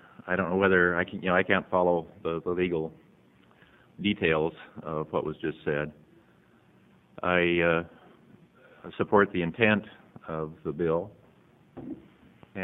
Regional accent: Oregon, United States; You know, I was born in Oregon. I've lived here all my life. I've been paying taxes since 1960.

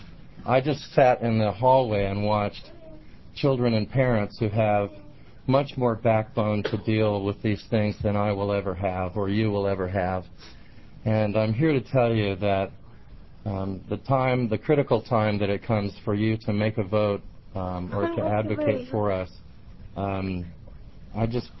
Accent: Eugene, Oregon, United States; I'm from Eugene

